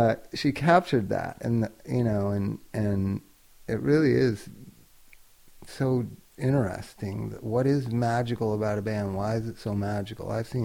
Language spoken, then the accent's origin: English; Palm Springs, California, United States; Well, you see, I grew up in the 70s. Like, that was a lot of swinging was going on. I grew up in Palm Springs.